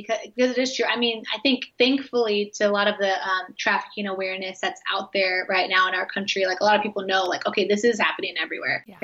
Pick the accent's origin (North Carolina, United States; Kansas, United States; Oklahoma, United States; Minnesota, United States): Oklahoma, United States; now in Tampa, United States; so I grew up like in Oklahoma and in the Midwest